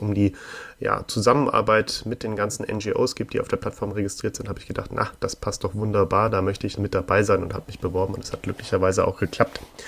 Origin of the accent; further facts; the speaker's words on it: Hamburg, Germany; born there; in Hamburg, wo ich geboren bin